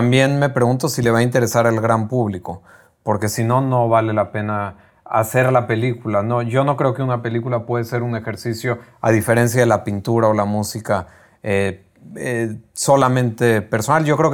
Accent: Mexico; Lo digo como mexicano.

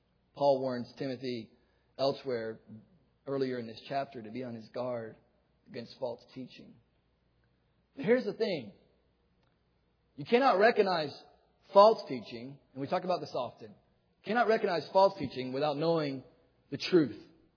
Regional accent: Florida, United States; most of you know, I grew up in Florida. And as a little boy, I loved to run around in the woods and mess things up and get dirty.

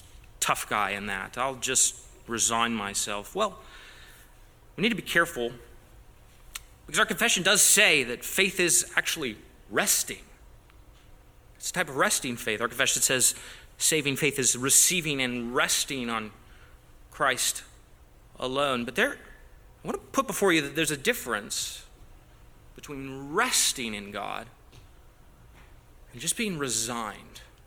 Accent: Canada; permit me a Canadian sports analogy since I am Canadian

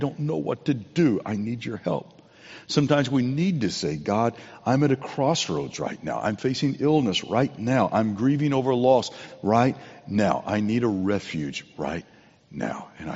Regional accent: California, United States; When I was a boy growing up in Southern California, after Bible study on Wednesday night, we would go home

